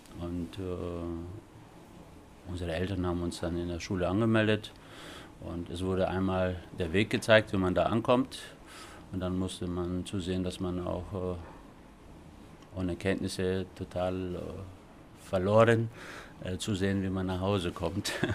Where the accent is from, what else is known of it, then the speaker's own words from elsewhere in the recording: Osnabrück, Lower Saxony, Germany; Ja, ich fühle mich Schinkel. Ich bin in Schinkel mehr und weniger groß geworden.